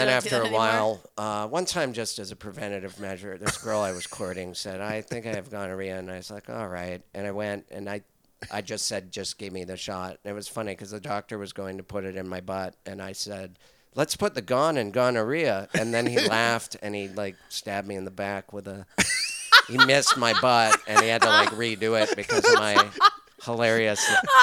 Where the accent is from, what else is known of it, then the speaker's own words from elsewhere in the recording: Missoula, Montana, United States; Where are you from? I'm from Montana. Azula, Montana.